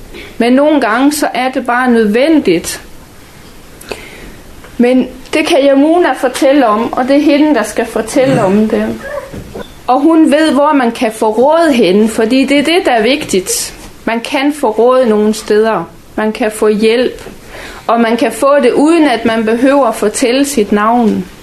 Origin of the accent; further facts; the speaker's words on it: Frederikshavn, North Denmark Region, Denmark; moved away as an adult; selvom jeg er født dansker og boede her i Frederikshavn indtil jeg var 20 år. Men jeg kom tilbage til Danmark efter 20 år i udlandet